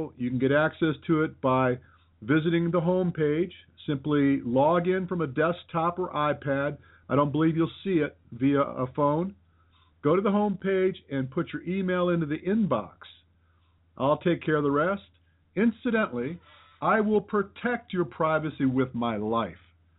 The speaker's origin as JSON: {"language": "English", "region": "Michigan", "country": "United States", "tie": "born or raised there", "said": "I was raised in Michigan"}